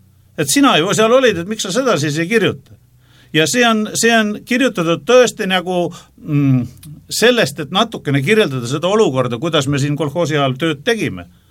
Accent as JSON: {"language": "Estonian", "region": "Saare County", "country": "Estonia", "said": "Ma tihti võibolla panen midagi seuses sellegi, et ma saaremalt pärit olen murrakuga segamine tead."}